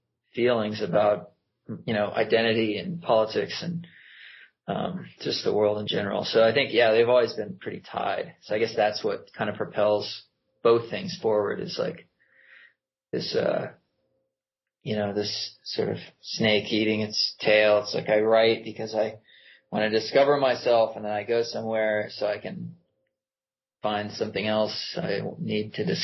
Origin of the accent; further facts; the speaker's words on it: Texas, United States; I had gone to Mexico because I grew up in Texas.